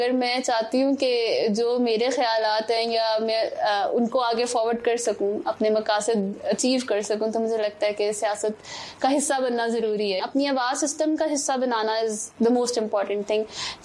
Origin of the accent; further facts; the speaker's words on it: Lahore, Punjab, Pakistan; اور میرا تعلق لاہور سے ہے.